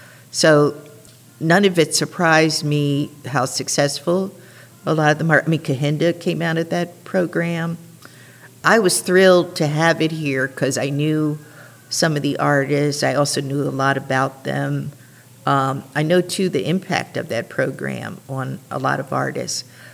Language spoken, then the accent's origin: English; East Coast, United States; and I am from the East Coast originally